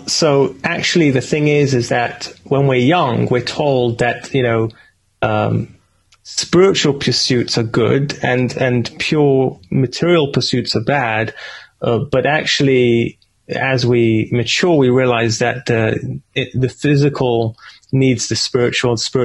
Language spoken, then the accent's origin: English; United Kingdom; now in Israel; Well, I am living in Israel, but I'm not American. I'm British.